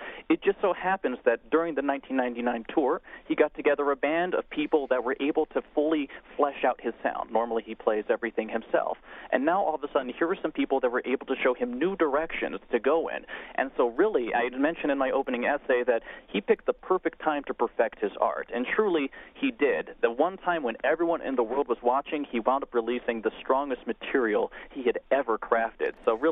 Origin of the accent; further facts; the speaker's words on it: Salt Lake City, Utah, United States; Well, I grew up in Salt Lake City, Utah, and though I had a wonderful parents